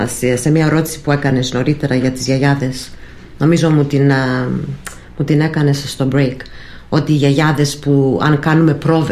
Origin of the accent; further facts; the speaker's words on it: Greece; είμαι Ελληνίδα. Είχα την ευκαιρία να πάω σε ελληνικό σχολείο. Είχαν και τότε λύκειο. Πήγα μέχρι πρώτη λυκείου στην Ομοσπονδία. Πήγα Σάββατο και Σάββατο. Δεν πήγαινα καθημερινώς, αλλά έχω τα ελληνικά μου